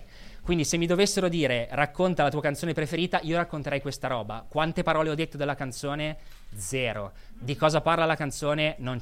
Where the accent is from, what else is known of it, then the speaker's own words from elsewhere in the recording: Genoa, Liguria, Italy; perché sono di Genova e sono prevedibile